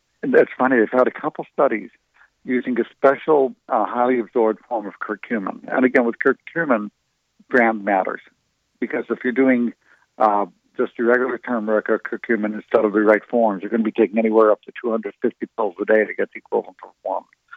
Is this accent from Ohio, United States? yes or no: yes; Cleveland, Ohio, United States; Because I grew up in Cleveland, Ohio, in a concentration camp family